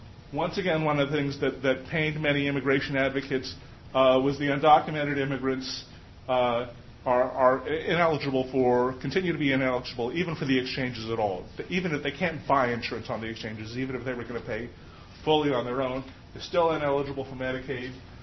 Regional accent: Texas, United States; for example, in my home state of Texas, eligibility, if you're a childless adult, you're just not eligible.

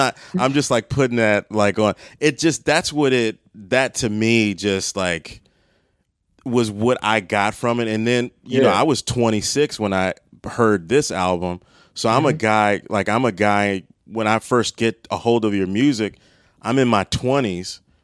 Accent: Maryland, United States; now in Chicago, United States; moving to, you know, I'm from the Maryland, D.C. area, moving to Chicago, and really being on my own.

